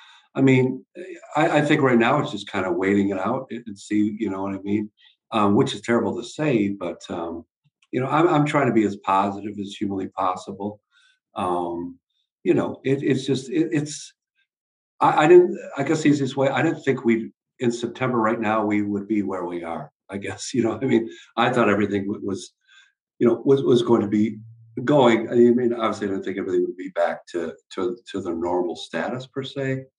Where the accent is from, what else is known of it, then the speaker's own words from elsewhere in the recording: Watertown, New York, United States; So I grew up near Syracuse, New York, in Watertown, New York.